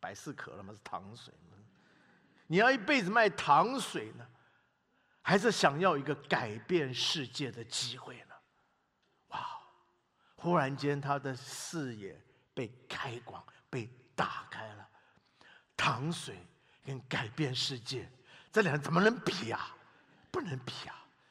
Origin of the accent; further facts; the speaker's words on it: Taiwan; 我是从小在台湾的教会长大的基督徒